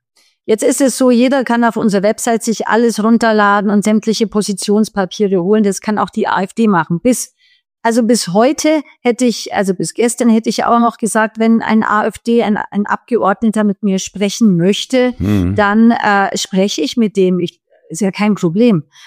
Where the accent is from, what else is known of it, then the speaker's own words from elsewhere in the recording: Munich, Bavaria, Germany; Ich bin aus Bayern, wie Sie wissen, Herr Labusch, aus München. Wir sind natürlich CSU sozialisiert.